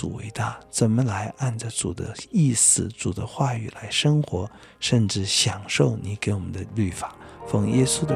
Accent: China; 尤其是我们中国人一女不侍二夫哈，我们中国人这种从一而终的观念

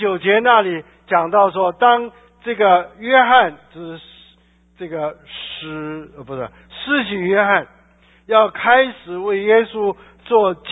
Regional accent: China; 我们中国人说婚姻是人生大事

